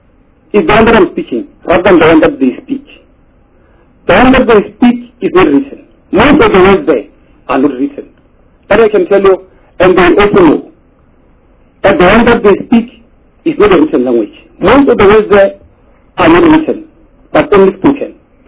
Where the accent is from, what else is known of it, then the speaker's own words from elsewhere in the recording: Limpopo, South Africa; I'm from the Capricorn District Municipality, and this is an area.